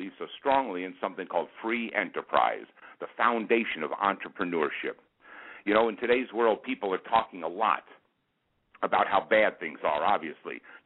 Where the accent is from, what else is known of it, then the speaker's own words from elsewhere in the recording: New Jersey, United States; also born or lived in Queens Village / New York; But most of my young life, I was raised in New Jersey on a chicken farm in central Jersey.